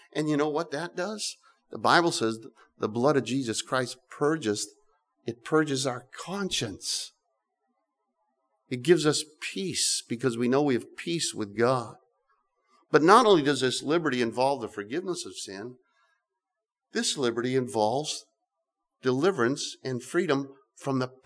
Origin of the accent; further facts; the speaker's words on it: United States; I'm an American. I was brought up in an American country, United States, and I speak English, right?